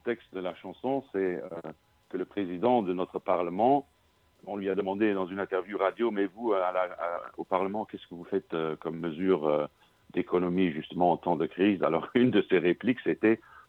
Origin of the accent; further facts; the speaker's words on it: Luxembourg; first language Luxembourgish; French is a second language; Il faut savoir qu'au Luxembourg, la plupart des musiciens n'écrivent pas en luxembourgeois, qui est notre langue natale.